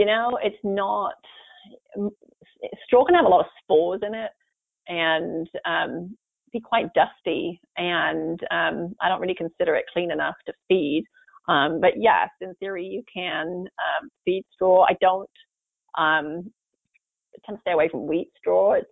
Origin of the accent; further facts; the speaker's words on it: England, United Kingdom; Yeah, I grew up in England